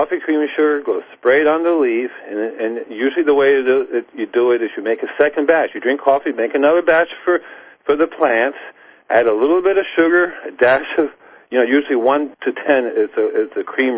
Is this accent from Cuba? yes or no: yes; Cuba; also born or lived in Puerto Rico; Because I know I grew up in Cuba and Puerto Rico